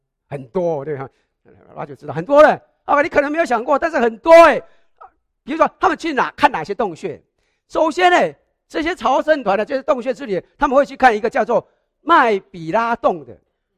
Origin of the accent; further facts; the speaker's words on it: Taiwan; 我小时候在台湾的时候，学校常常要背诵《总理遗嘱》的。